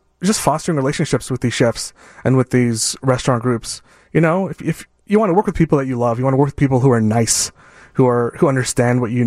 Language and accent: English; Montreal, Quebec, Canada; now in Chicago, United States; Born and raised in Canada. Proud of that.